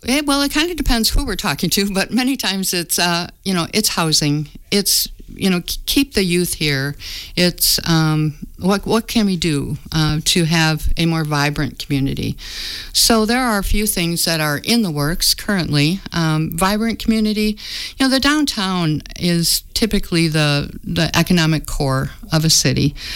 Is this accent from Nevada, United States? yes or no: no; Racine, Wisconsin, United States; now in Richland Center, United States; I'm from Racine, and things were getting a little on the rough side with two kids in middle school